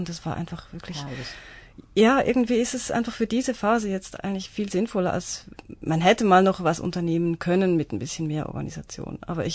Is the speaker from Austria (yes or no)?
no; Switzerland; now in Berlin, Germany; dass ich komme aus der Schweiz und mein Mann auch. Und wir sind jetzt in Berlin.